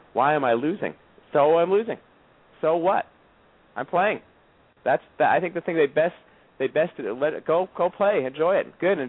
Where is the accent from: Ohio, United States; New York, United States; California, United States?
California, United States; And I was and also growing up in California then, the University of California college system was a big way that churned in a lot of kids from points of public schools like myself.